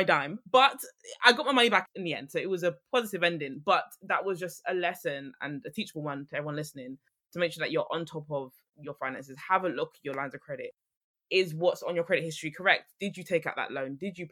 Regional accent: London, United Kingdom; now in Suffolk, United Kingdom; I am born and raised in London. Don't know anything different than London. And I moved out of London November 2022, so I now live in Suffolk.

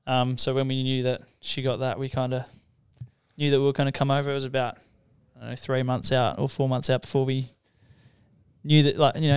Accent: Victoria, Australia; also born or lived in Adelaide; But, yeah, born in Adelaide and then 3 months later we moved to Victoria.

